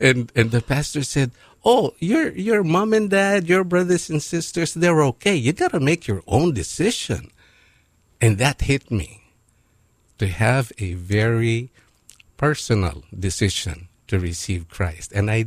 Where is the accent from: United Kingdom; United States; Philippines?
Philippines; Pangasinan; also born or lived in Tarlac; I was born in Tarlac. That's the middle part. That's the middle island. Not actually the middle island, but the major island in the Philippines. Okay. And then I grew up in Pangasinan.